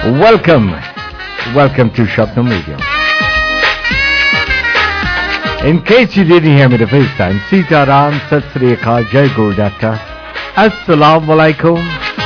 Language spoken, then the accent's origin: English; Trinidad & Tobago; Well, I'm from Trinidad, so I can only speak for where I'm from.